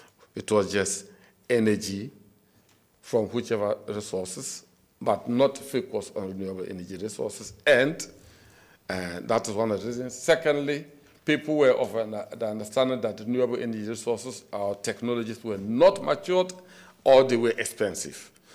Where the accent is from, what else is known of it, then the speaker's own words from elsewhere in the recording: Ghana; English is a second language; moved away; If coming here, I came practically from Ghana, and if you were in Ghana, I think you would not like to go to Ghana again.